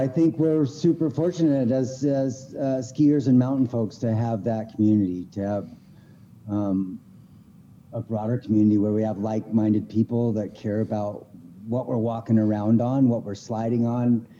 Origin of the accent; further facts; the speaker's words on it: Twisp, Washington, United States; I'm from Washington State. I'm up here in a place called Twisp, Washington.